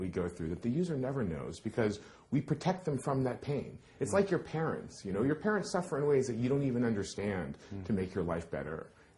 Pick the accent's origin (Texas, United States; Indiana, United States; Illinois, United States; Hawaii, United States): Hawaii, United States; moved away as an adult; also born or lived in Seattle; I grew up in Hawaii, which is a wonderful place, but at the same time, it's a very difficult place to make a living in. And so I left Hawaii. I went to Seattle.